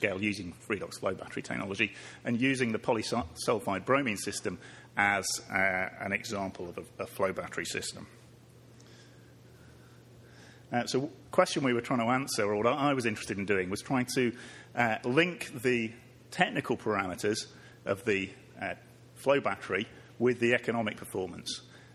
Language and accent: English; Manchester, North West England, United Kingdom; I'm from Manchester in the UK. That's the real Manchester, obviously.